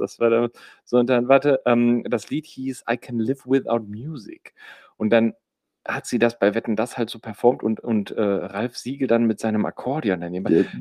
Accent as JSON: {"language": "German", "region": "Rhineland", "country": "Germany", "tie": "born or raised there", "said": "Ich bin ja nun mal ähnlich, oder genau wie du, gebürtiger Rheinländer. Und somit bin ich natürlich mit einem Jeckenblut aufgewachsen."}